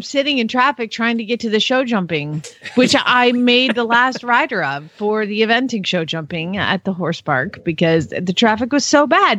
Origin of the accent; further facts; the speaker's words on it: Atlanta, Georgia, United States; My hometown.